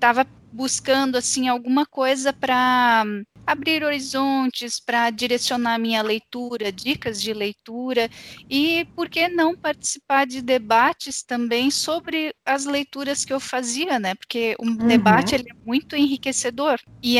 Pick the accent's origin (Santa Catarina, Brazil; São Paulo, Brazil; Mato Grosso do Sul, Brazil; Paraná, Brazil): Santa Catarina, Brazil; Blumenau; Também sou nascida e criada em Blumenau